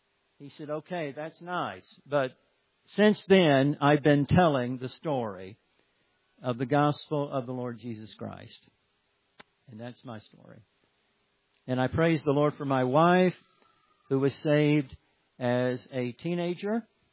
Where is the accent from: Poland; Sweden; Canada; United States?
United States; Alabama; You know, I grew up in North Alabama on a farm, and I was very rebellious, struggled greatly.